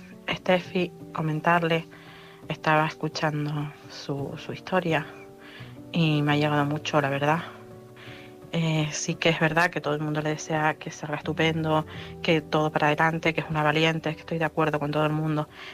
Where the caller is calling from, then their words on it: Tenerife, Canary Islands, Spain; de Tenerife.